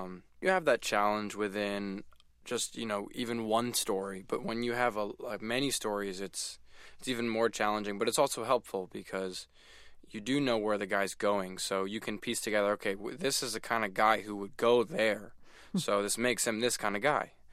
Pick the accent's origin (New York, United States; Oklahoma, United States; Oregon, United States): New York, United States; New York City; I grew up in New York in Manhattan.